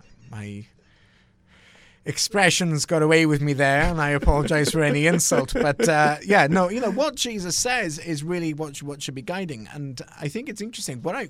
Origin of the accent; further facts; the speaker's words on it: United Kingdom; I grew up in Britain, which is the Church of England